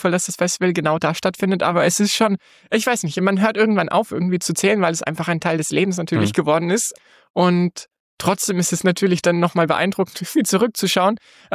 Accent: Fulda, Hesse, Germany; ich komme aus Fulda, bin hier aufgewachsen, bin in alles, in dieser Kulturszene, in Musikszene hineingeboren worden

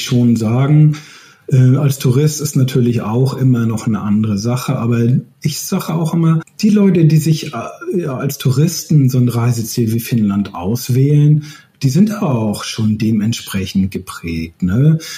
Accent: Northern Germany, Germany; now in Finland; Ich komme ja aus Norddeutschland, habe zuletzt in Lübeck, in der Lübecker Bucht gelebt.

